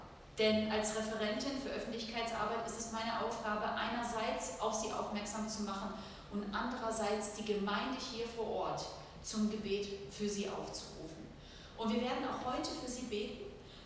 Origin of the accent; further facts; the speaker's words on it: Baden-Württemberg, Germany; Mein Gebiet ist eigentlich der Stuttgarter Raum. Ich komme aus dem Schwabenländle